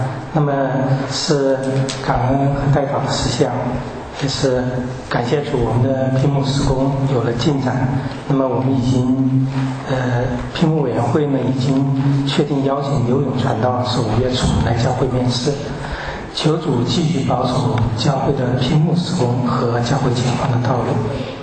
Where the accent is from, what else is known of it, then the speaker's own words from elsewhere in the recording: Kaifeng, Henan, China; 对，我来自河南开封，大家好。